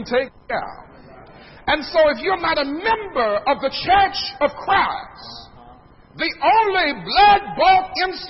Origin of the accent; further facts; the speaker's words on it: United States; Don't think that because I'm from the States, we've got it so much better.